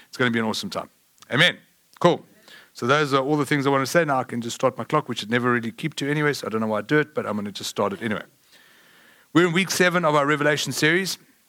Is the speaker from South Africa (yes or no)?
yes; South Africa; I am from South Africa. We don't have Bengals in South Africa. We have Lions and we watch rugby.